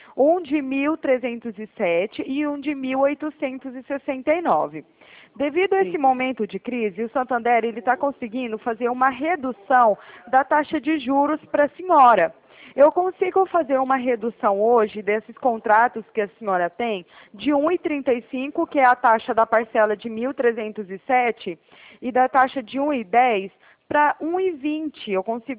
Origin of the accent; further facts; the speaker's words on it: Araraquara, São Paulo, Brazil; Eu sou de Araraquara.